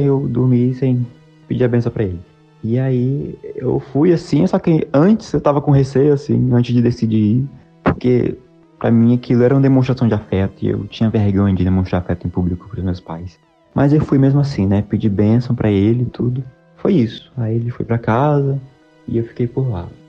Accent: Bacabal, Maranhão, Brazil; now in Santo André, Brazil; moro em Santo André, na ABC Paulista, mas sou natural do Maranhão, da cidade de Bacabal

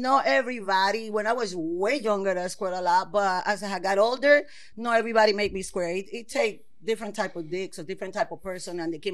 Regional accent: Puerto Rico; Puerto Rico.

